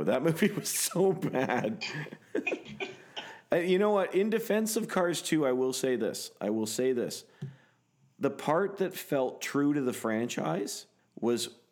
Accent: Canada; I'm Canadian. We don't know what it is.

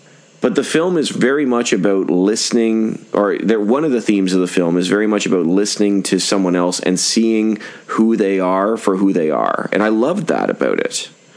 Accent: Canada; I'm Canadian, I can say it.

